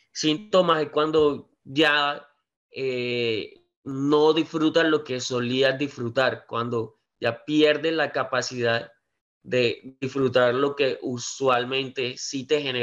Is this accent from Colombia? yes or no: yes; Montería, Córdoba, Colombia; ya que soy de Montería, Córdoba.